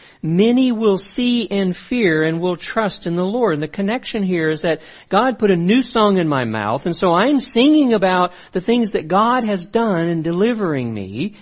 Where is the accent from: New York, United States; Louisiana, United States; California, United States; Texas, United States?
Louisiana, United States; I grew up in South Louisiana and we had a lot of clay there.